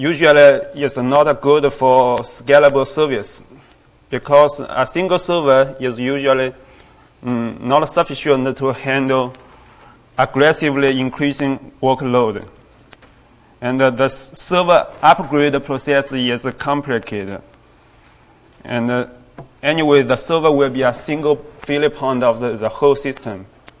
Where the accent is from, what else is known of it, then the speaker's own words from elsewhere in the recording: China; I'm from China.